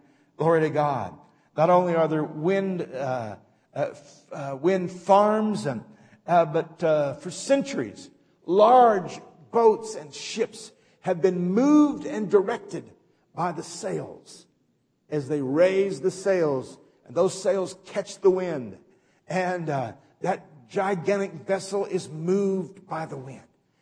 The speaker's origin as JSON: {"language": "English", "region": "Oklahoma", "country": "United States", "tie": "born or raised there", "said": "David and I were raised in Oklahoma. Well, Elaine was too. And Oklahoma is that area where we were raised. It's really Tornado Alley."}